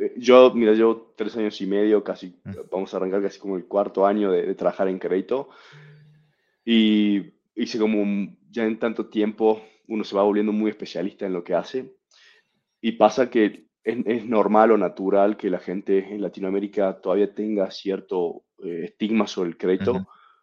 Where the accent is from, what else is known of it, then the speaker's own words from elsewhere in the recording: Argentina; now in Mexico City, Mexico; Soy argentino, pero vivo en Ciudad de México.